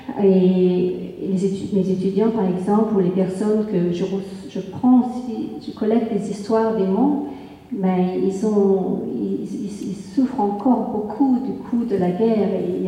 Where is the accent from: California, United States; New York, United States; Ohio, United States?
California, United States; San Francisco; je viens de San Francisco et j'enseigne justement un peu sur ce sujet.